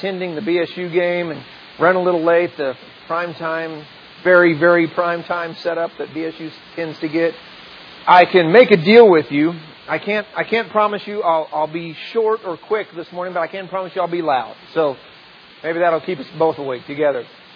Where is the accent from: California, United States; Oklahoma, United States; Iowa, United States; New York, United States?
Oklahoma, United States; our family, like, you know, you all know, we come from Oklahoma.